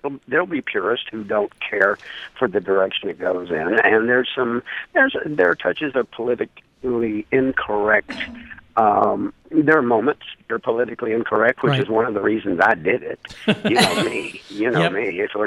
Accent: Texas, United States; It just came, you know, growing up near Lubbock.

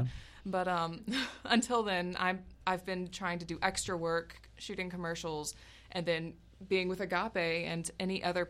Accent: Cedar Park, Texas, United States; I'm from Cedar Park, just north of Austin.

